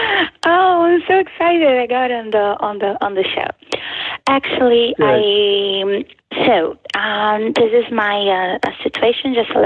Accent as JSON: {"language": "English", "country": "Brazil", "tie": "born or raised there", "said": "I grew up in Brazil with an drug-addicted father, very abusive, and with a lovely mom"}